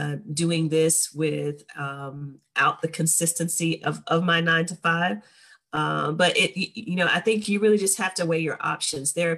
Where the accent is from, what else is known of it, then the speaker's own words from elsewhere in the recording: Two Egg, Florida, United States; I grew up in a country, Two Egg, Florida. I don't know if you guys have ever heard of that, but I am from Two Egg, Florida.